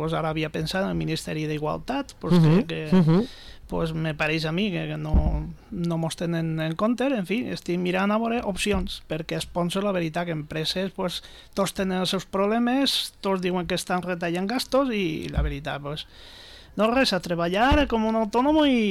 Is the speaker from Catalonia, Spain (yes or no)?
no; Vila-real, Valencian Community, Spain; Jo de Villarreal. Diu, Villarreal, això on és? Home, el que va guanyar l'Europa League. Ah, ostres, pues sí. Ara, sí, sí, de la província de València. Jo, València, no, de Castelló. Un poble que, de la ceràmica porcelanosa.